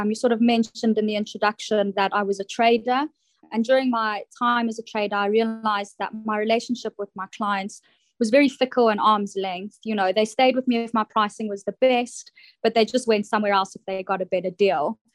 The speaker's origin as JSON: {"language": "English", "country": "South Africa", "moved": "as an adult", "lives_now": "United Kingdom", "said": "I'm originally from South Africa, and I began my career in financial markets over there in South Africa over 10 years now."}